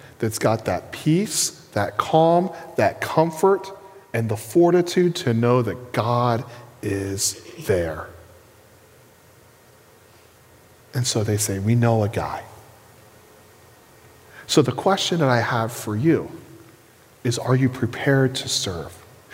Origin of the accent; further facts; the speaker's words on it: Maine, United States; I don't know if it's because I'm a Mainer. I don't know if it's because I'm American.